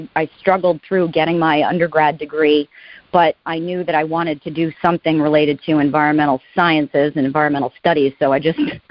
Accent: Foster, Rhode Island, United States; I grew up in Foster, Rhode Island, which is a very rural community

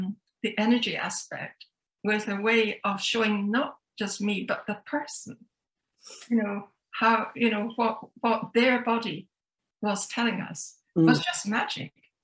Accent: Scotland, United Kingdom; I'm Scottish

